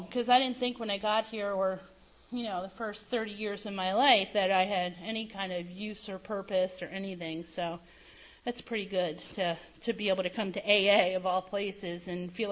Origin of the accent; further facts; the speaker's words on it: New Jersey, United States; born there; And I was born in New Jersey. I came from a family that drank hard, and they played hard, worked hard